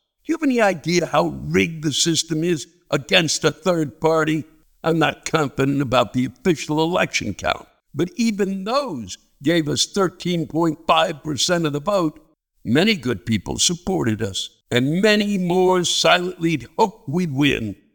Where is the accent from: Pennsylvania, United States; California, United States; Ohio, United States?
Ohio, United States; Well, we have that in common. I'm from Ohio.